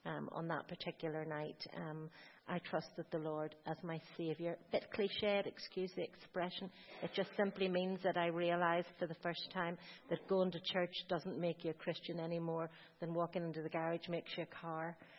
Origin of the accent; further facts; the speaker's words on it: Belfast, Northern Ireland, United Kingdom; As you'll gather from the accent, I'm a Belfast girl, and my parents were from Shankill Road. I was born in the Donegal Road, etc., and then moved out to the great metropolis of Rathcoole, and came from a working class family